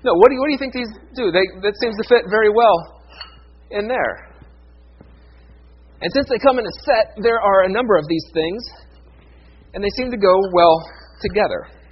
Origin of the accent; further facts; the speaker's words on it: Ohio, United States; white guys like me from Ohio.